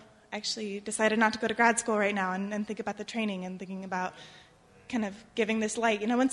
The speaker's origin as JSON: {"language": "English", "town": "Columbus", "region": "Ohio", "country": "United States", "said": "I'm from Columbus."}